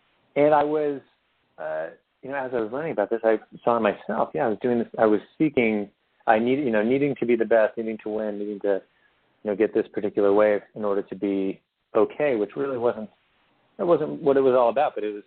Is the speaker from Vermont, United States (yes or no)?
no; San Diego, California, United States; You know, I grew up in San Diego